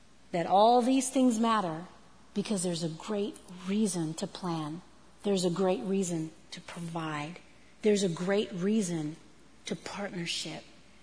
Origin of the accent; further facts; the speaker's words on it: Corpus Christi, Texas, United States; I was raised in Corpus Christi, Texas. My daddy was a pastor from the time I was a baby.